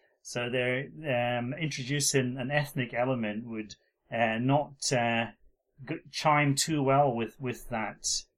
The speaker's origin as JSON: {"language": "English", "region": "Scotland", "country": "United Kingdom", "also_born_or_lived": "London", "lives_now": "Japan", "said": "No, I always plan on returning to Scotland the next year."}